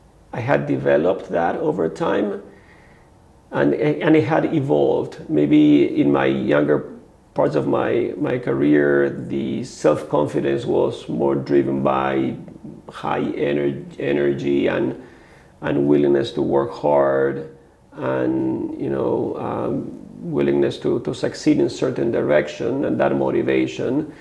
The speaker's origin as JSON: {"language": "English", "country": "Argentina", "tie": "born or raised there", "said": "I grew up in a in Argentina in a very wealthy family, driven by my father's family business, which was very successful."}